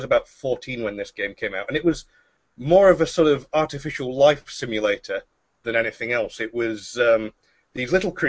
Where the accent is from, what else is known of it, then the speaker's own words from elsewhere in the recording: Glasgow, Scotland, United Kingdom; I moved over to Strathclyde, which is close to my hometown. It's back in Glasgow.